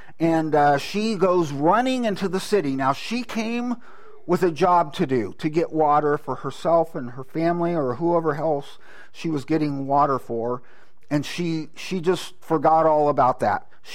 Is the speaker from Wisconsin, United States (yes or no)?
no; California, United States; And I grew up in California where they grew a lot of wheat